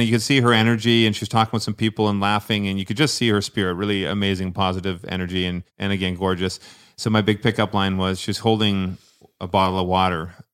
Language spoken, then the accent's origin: English; Scotland, United Kingdom; I'm Scottish.